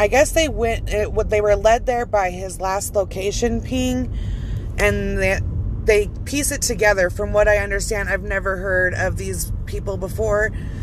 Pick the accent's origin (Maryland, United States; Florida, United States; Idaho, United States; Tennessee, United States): Idaho, United States; Idaho Falls; he was found here in my hometown of Idaho Falls, Idaho, obviously. Literally not 8 minutes away from where I live.